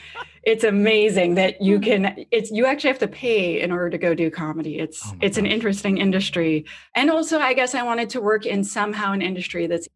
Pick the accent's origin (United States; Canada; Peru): Canada; I'm Canadian